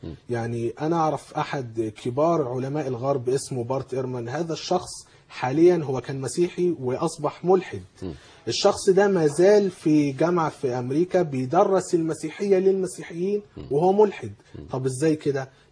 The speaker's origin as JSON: {"language": "Arabic", "country": "Egypt", "said": "واحنا فعلا عندنا في مصر معاهد"}